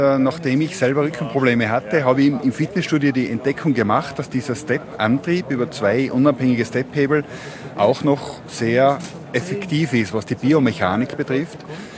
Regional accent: Mayrhofen, Tyrol, Austria; born there; gebürtig aus Mayofen im Zillertal.

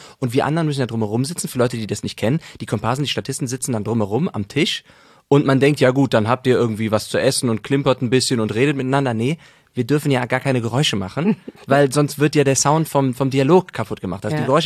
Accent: Cologne, North Rhine-Westphalia, Germany; das höre ich als Kölner ja gerne.

